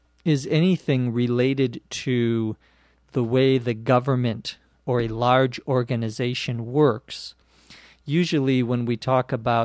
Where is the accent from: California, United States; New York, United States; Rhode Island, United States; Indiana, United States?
California, United States; Los Angeles; from Los Angeles.